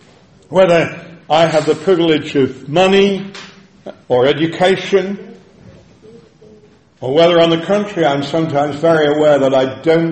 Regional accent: United Kingdom; Just as I am a British citizen, and thank God at least for a little longer a European citizen

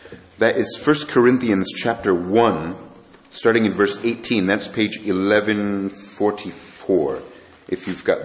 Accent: United States; I'm from the States

